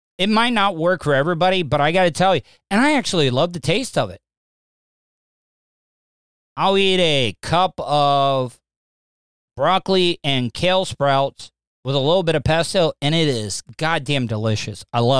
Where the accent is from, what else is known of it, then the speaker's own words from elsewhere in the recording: DeLeon Springs, Florida, United States; We only had one bathroom growing up in DeLeon Springs.